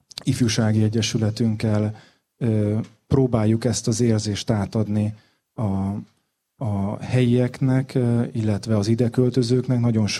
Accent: Gyenesdiás, Zala, Hungary; also born or lived in Győr / Budapest / Austria; Gyenes Diás, hát itt nőttem fel, ide születtem, itt jártam óvodába, iskolába, És a helyi közösségnek itt váltam először tagjává, és majd elvitte az élet erre, arra, Győrbe

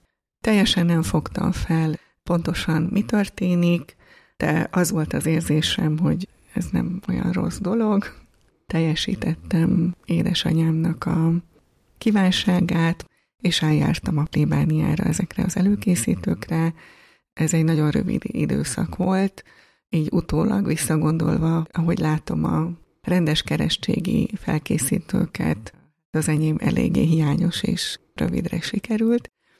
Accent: Gyula, Békés, Hungary; born there; Gyulán születtem, a szüleim elváltak, és mindketten újraházasodtak

